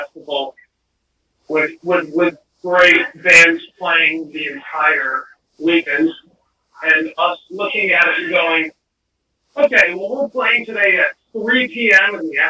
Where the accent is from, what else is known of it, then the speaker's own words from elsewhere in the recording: Brooklyn, New York, United States; It's all done in Brooklyn. and that's where we're from. We're from Brooklyn